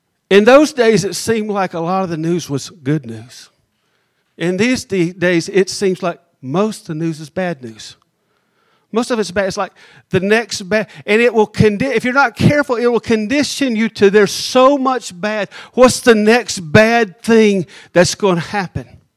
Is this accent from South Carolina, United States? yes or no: yes; Anderson, South Carolina, United States; I grew up in Anderson, South Carolina, and I remember seeing on the square, the town square